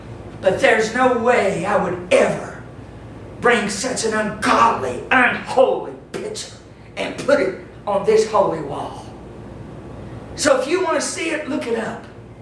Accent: United States; born there; I'm thankful that I was born in America. My dad fought for this country.

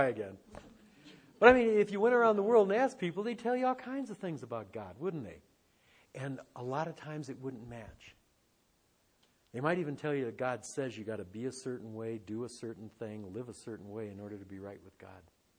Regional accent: Detroit, Michigan, United States; I grew up in Detroit. We had all these enclaves of people around us.

